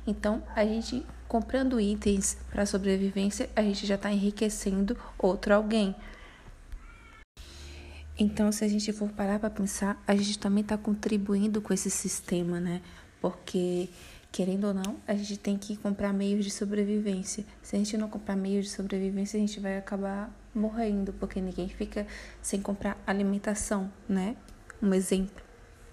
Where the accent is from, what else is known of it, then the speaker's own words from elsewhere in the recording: Northeast Region, Brazil; Eu sou do Nordeste e eu conheço bastante lugares assim que mal tem saneamento básico, né, para pessoa sobreviver ali.